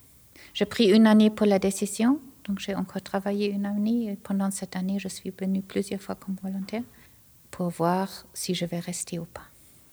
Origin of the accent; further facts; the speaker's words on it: Germany; c'est puisque je viens d'Allemagne.